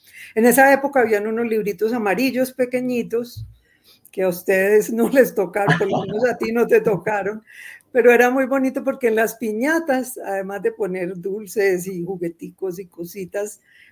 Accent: Medellín, Antioquia, Colombia; also born or lived in Cúcuta; yo nací en Cúcuta, pero cuando tenía un año nos vinimos a vivir a Medellín. Sin embargo, pues mi padre era italiano, él llegó aquí a Colombia a los 16 años, solo, sin familia, tenía unos tíos en Cúcuta

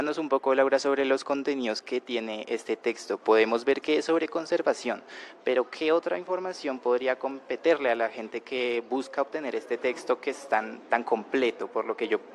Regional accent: Colombia; para nosotros como colombianos en un país mega diverso

